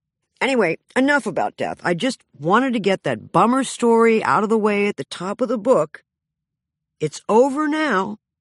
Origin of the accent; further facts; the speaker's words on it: Burbank, California, United States; born there; I was born on October 21st, 1956. This makes me quite old, half a century and change. And I was born in Burbank, California.